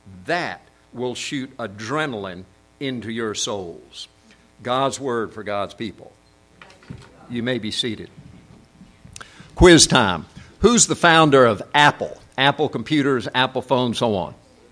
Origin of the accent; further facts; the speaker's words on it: South Korea; But when I was growing up in Korea, my dad had a devotional by a Frenchman